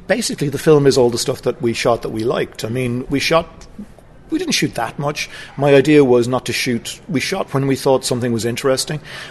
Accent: Ireland; but being Irish, I'm used to that.

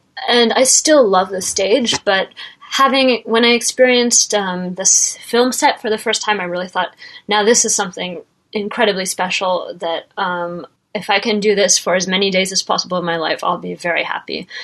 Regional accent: United States; now in Japan; I am an American, but I'm living in Japan currently.

